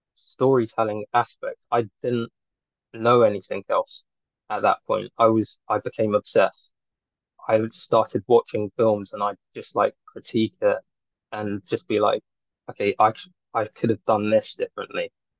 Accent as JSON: {"language": "English", "region": "London", "country": "United Kingdom", "said": "I'm a filmmaker from Northwest London."}